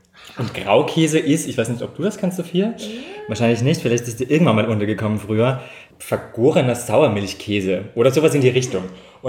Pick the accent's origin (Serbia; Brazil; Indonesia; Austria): Austria; Tyrol; ich bin ursprünglich aus Tirol, also auch vom Land, das heißt Bauernhof und so weiter